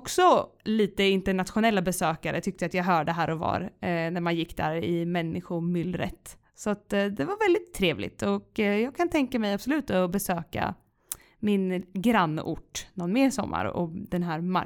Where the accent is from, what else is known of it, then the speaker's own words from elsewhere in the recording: Lekeberg, Örebro County, Sweden; jag var ju på hemmaplan i min hemkommun Lekeberg och besökte marknad